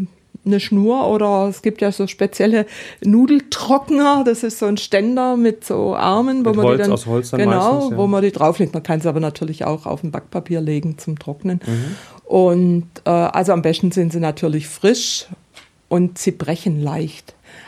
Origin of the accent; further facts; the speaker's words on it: Baden-Württemberg, Germany; also ich komme ja aus dem Südbadischen